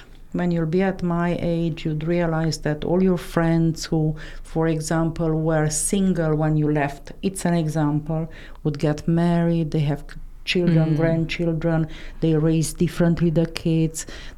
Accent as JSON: {"language": "English", "town": "Inglewood", "region": "California", "country": "United States", "said": "And I said, look, I am from Inglewood. What about you?"}